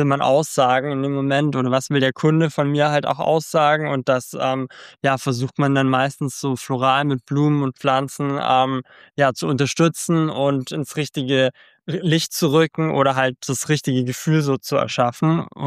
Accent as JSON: {"language": "German", "town": "Memmingen", "region": "Bavaria", "country": "Germany", "said": "habe dann eine Stadtgärtnerei, wo ich herkomme, in Memmingen im Allgäu Praktikum gemacht."}